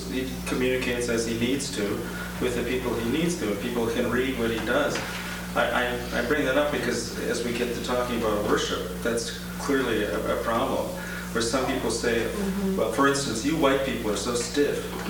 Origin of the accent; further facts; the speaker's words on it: Minnesota, United States; But you know, in my hometown back in Minnesota, I never knew that I was so stiff.